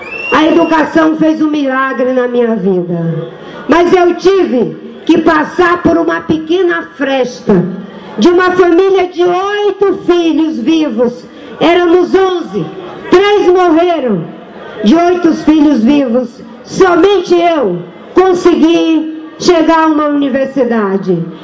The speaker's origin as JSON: {"language": "Portuguese", "region": "Acre", "country": "Brazil", "said": "Comecei lá no meu estado do Acre"}